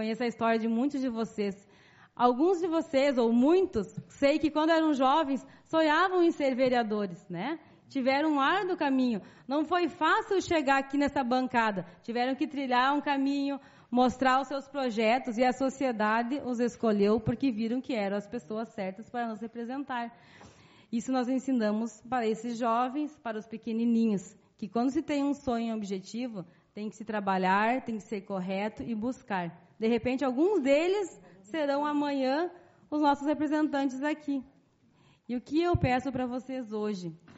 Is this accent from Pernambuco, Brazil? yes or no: no; Rio Grande do Sul, Brazil; Nós não desistimos, porque nós somos gaúchos, tradicionalistas.